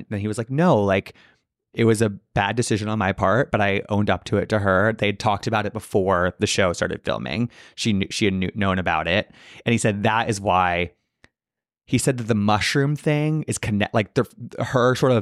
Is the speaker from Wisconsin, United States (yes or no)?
no; Manhattan, New York, United States; he acknowledged like, we both grew up well off in the city. Like, we grew up in Manhattan, but like, we're not trust fund babies.